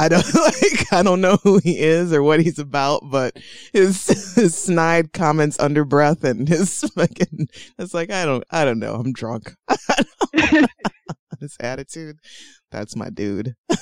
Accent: Toledo, Ohio, United States; that actress is from Toledo, Ohio, my hometown

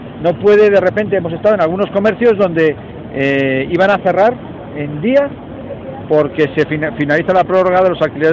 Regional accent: Madrid, Community of Madrid, Spain; Aquí nací yo, como sabéis algunos. Nací en Malasaña y por aquí corría yo de niño.

